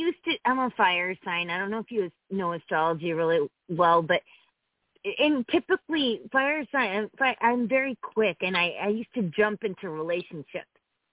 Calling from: Connecticut, United States; I'm from Connecticut.

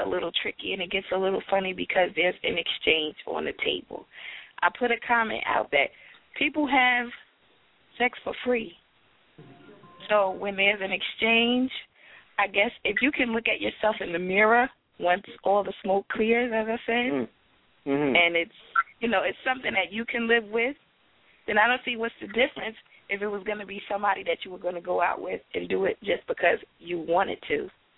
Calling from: New Jersey, United States; I'm calling from New Jersey.

